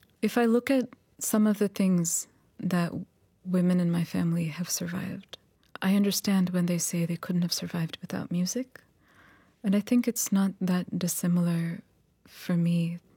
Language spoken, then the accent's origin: English; New York, United States; born there; Yes, I was born in New York.